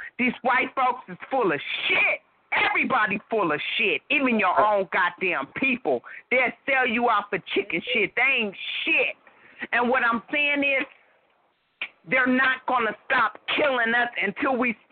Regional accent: Oakland, California, United States; I'm from Oakland, brother. I'm from Oakland.

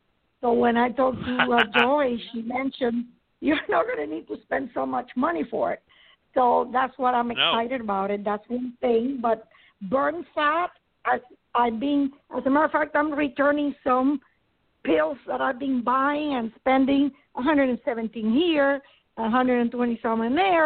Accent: Florida, United States; I'm from Florida.

